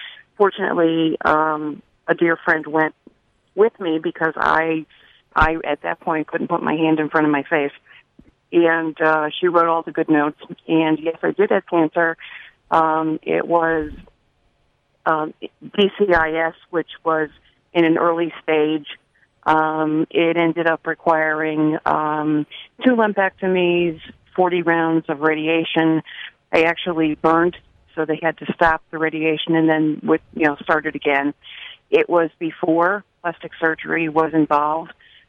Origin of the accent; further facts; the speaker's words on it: Naugatuck, Connecticut, United States; also born or lived in Waterbury; I'm from Naugatuck. I lived in Waterbury for 35 years.